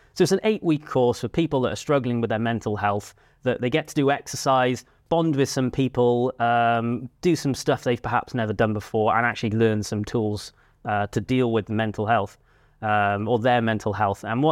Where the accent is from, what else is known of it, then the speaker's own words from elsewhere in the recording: Cardiff, Wales, United Kingdom; So this is back when I lived in Cardiff. I grew up in Cardiff.